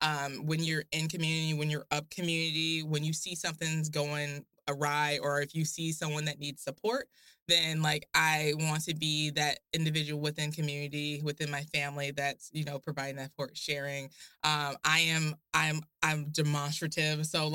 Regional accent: Portland, Oregon, United States; born there; I was born at Emmanuel Hospital, so.

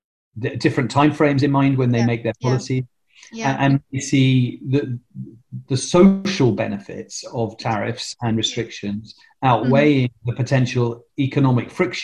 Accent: United Kingdom; I'm British, okay.

